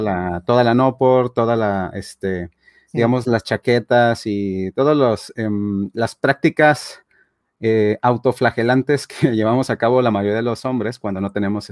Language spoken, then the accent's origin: Spanish; Mexico; aquí en mi país, en México